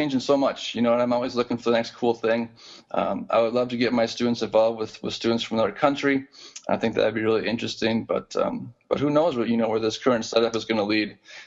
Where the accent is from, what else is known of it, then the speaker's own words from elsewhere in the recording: Midwest, United States; You know, we're from the Midwest and our pen pals are from the East Coast